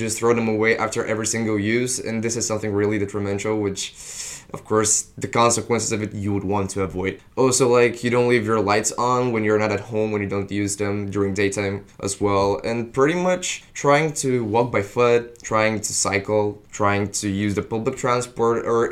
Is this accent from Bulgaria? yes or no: yes; Bulgaria; English is a second language; I come from Bulgaria and there, it's really nice weather. It's really warm.